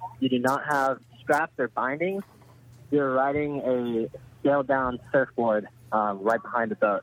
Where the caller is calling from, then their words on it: Dallas, Texas, United States; I'm actually on Lake Louisville in Dallas, Texas.